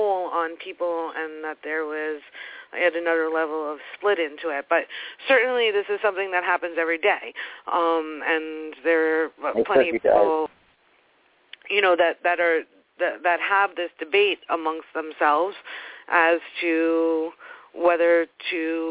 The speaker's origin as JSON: {"language": "English", "town": "Brooklyn", "region": "New York", "country": "United States", "said": "I'll attribute that to that I'm from Brooklyn."}